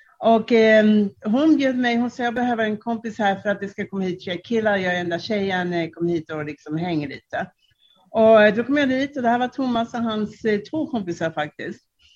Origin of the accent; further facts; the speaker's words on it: Czechia; Swedish is a second language; now in Sweden; jag är då politisk flykting med min mamma och min lillebror. Och vad som hände var att när jag växte upp i Tjeckien, numera som var Tjeckoslovakien på den tiden, vi var då under kommunistiskt styre.